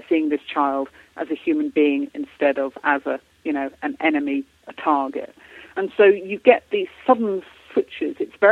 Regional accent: United Kingdom; I was brought up in Britain

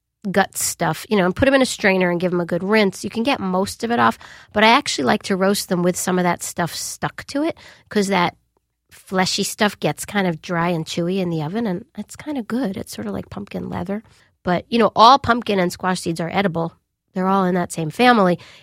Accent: Long Island, New York, United States; Yes, we gardened, and I every year would plant pumpkins.

